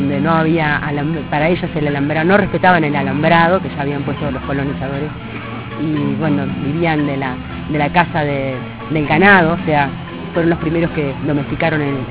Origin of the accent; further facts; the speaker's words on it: Uruguay; de Uruguay, y bueno, estoy muy contenta de estar aquí en esta tercera cumbre